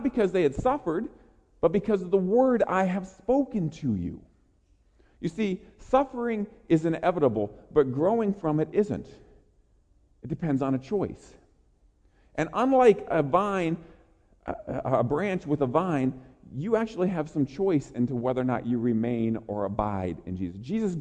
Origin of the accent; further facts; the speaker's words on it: Oregon, United States; also born or lived in Colorado; when I was growing up in Oregon.